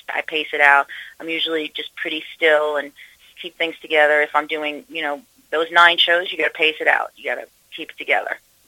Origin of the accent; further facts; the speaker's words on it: New York, United States; I'm obviously born and raised in New York.